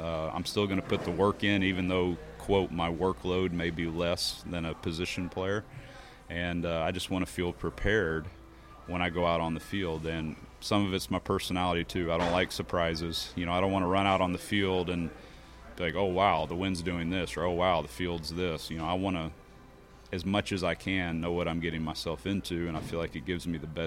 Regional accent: Texas, United States; You know, a kid growing up in Texas, I had never kicked in the cold

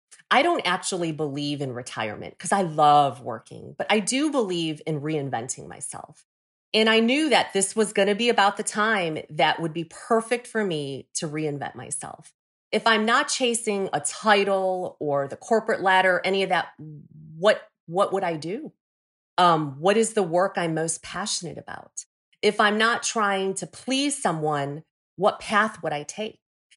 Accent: Hong Kong; moved away; I was an immigrant, right? We moved here from Hong Kong. And I'm the oldest daughter of three girls.

